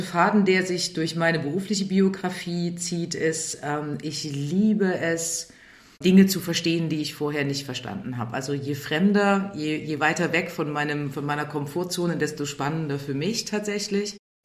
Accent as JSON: {"language": "German", "town": "Dresden", "region": "Saxony", "country": "Germany", "tie": "born or raised there", "lives_now": "Berlin, Germany", "said": "in Dresden, wo ich aufgewachsen bin und studiert habe."}